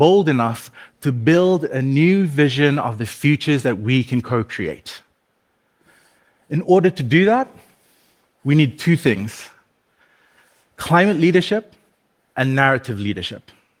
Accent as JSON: {"language": "English", "country": "Fiji", "said": "Bulavinaka … I'm from the Fiji Islands."}